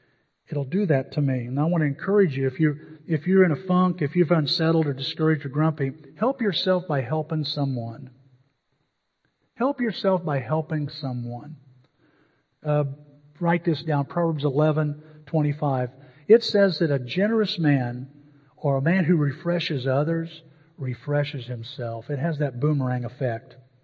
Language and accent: English; Illinois, United States; When I grew up in Southern Illinois, Route 130 was called Bloody 130